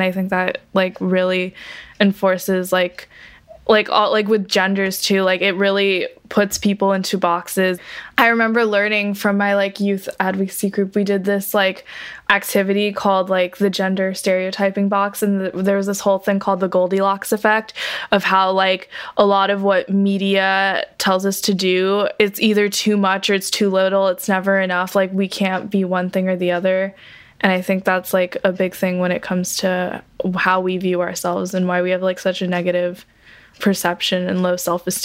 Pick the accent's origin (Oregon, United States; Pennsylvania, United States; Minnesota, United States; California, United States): California, United States; Fremont; I'm from Fremont, California